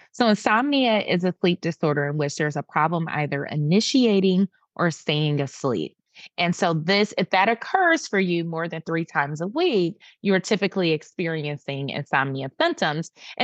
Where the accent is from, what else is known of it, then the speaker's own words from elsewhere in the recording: Detroit, Michigan, United States; I'm from Detroit, Michigan, which is the Motor City.